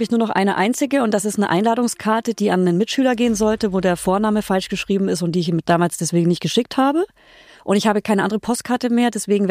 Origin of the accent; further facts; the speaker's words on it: Bavaria, Germany; Ich komme aus Franken.